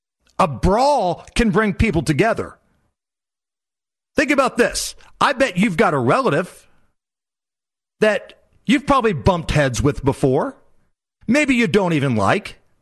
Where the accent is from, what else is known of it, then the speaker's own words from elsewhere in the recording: Indianapolis, Indiana, United States; I grew up in the Peyton Manning era in Indianapolis, so I know what it's like to kind of get comfortable when you're having a run of success.